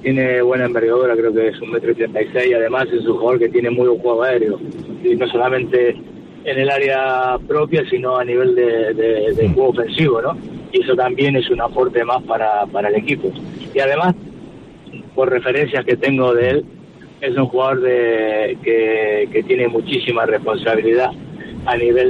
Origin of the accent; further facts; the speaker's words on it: Argentina; yo como argentino tengo alguna referencia